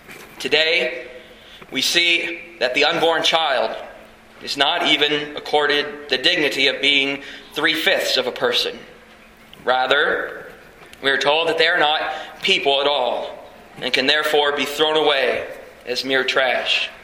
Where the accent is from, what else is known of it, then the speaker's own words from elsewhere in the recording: Lansing, Kansas, United States; I went all through public schools in Kansas. I'm native of Kansas. I was born in Lansing. I went to Lansing public schools all through. I graduated from the University of Kansas with a degree in computer science. So I've been in Kansas my whole life